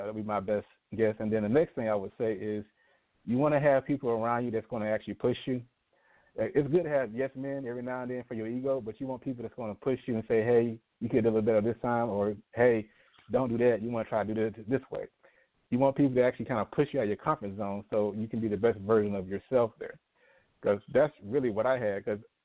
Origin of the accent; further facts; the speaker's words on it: McIntyre, Georgia, United States; Because, again, I'm from McIntyre, Georgia, home of Honey Boo Boo. They're known for the chalk mine.